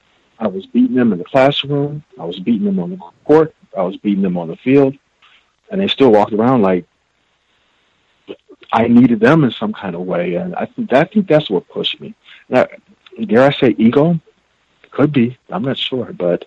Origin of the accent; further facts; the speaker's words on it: Alton, Illinois, United States; born there; I was born in Alton, Illinois.